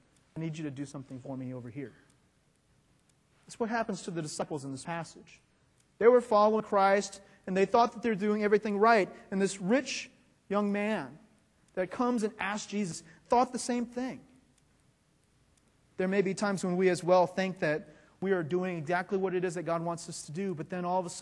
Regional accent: Atlanta, Georgia, United States; I'm from Atlanta, Georgia. And we're both in a city that we don't know.

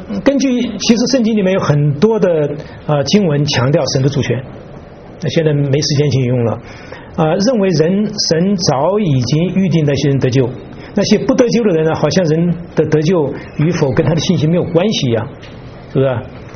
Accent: China; born there; also born or lived in Taiwan; 我本来就是两岸的，我本来出生在大陆嘛，我出生在大陆，到了台湾

